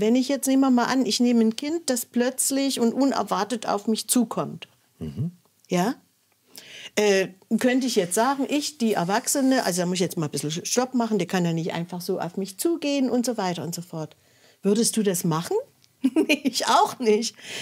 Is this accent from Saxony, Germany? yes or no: yes; Saxony, Germany; now in Potsdam, Germany; ich komme ja aus Sachsen, also aus dem Vogtland